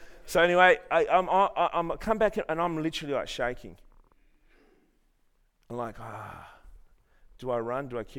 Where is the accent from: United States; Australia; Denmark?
Australia; Armidale, New South Wales; Like I said, I grew up in Armidale.